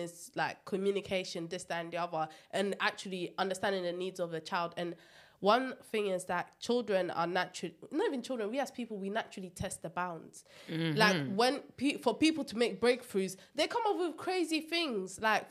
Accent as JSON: {"language": "English", "country": "Ghana", "tie": "born or raised there", "said": "I grew up in Ghana. So you get beats in school as well."}